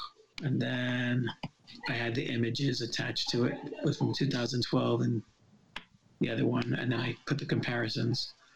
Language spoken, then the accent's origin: English; New York, United States; I don't, you know, I'm a New Yorker.